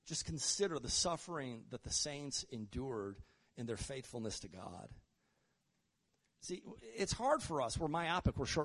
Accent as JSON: {"language": "English", "region": "Michigan", "country": "United States", "tie": "born or raised there", "said": "I grew up in Michigan, western Michigan, and Lake Michigan."}